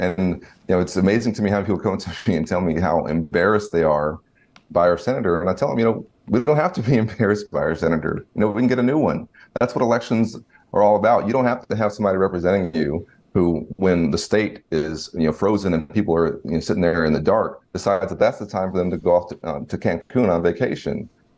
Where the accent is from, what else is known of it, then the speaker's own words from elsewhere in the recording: Dallas, Texas, United States; I was born and raised in Dallas, my single mother, the path that I've been on